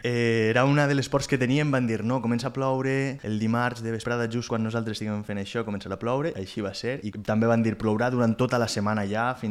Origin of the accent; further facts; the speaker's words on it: Alfafara, Valencian Community, Spain; Jo soc d'Alfafara. Alfafara, sí